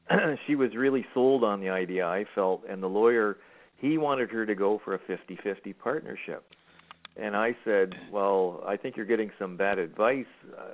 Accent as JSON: {"language": "English", "town": "Cornwall", "region": "Ontario", "country": "Canada", "said": "I'm from Cornwall, Ontario, about 46,000 people."}